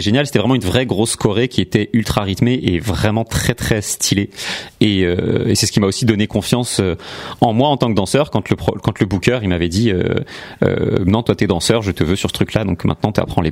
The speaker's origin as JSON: {"language": "French", "town": "Bessancourt", "region": "Île-de-France", "country": "France", "tie": "born or raised there", "also_born_or_lived": "Lyon / Bordeaux", "said": "J'ai grandi à Bessancourt. Puis après, j'ai un peu vadrouillé en France, puis dans le Val d'Oise. Je suis parti à Lyon, à Bordeaux. Après, je suis revenu, on a habité à Herblay. Et après Herblay, j'ai habité à Beson."}